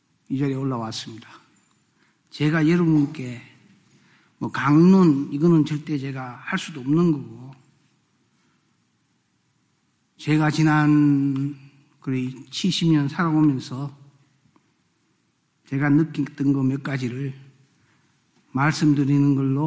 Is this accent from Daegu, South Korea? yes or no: yes; Daegu, South Korea; born there; 저는 6.25 전쟁이 한창 중이던 1950년에 저희 부모님이 대구로 피난을 가셔서 제가 거기서 태어났습니다. 난 지 사흘 만에 제 이모부님이 대부가 되어주셔서 영세도 받았습니다.